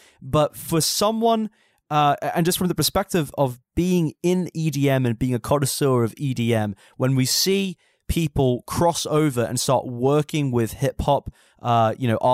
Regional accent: United Kingdom; I should know this, being a Brit.

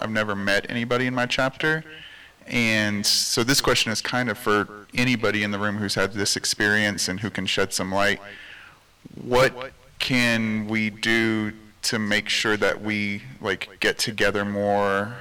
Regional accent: Alabama, United States; And I'm from Northeast Alabama

